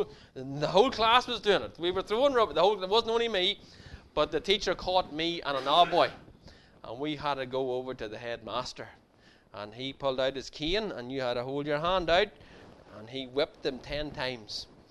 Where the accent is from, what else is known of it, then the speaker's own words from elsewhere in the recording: Markethill, Northern Ireland, United Kingdom; Well, I grew up in the Free Presbyterian Church. I grew up in Market Hill, outside of Armagh. And that was where I grew up